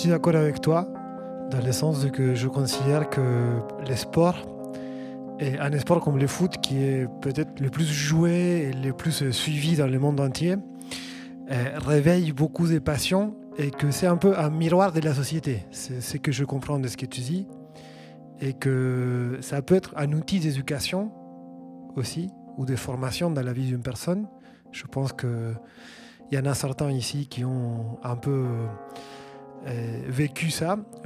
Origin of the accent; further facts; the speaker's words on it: Argentina; Moi, je viens de l'Argentine.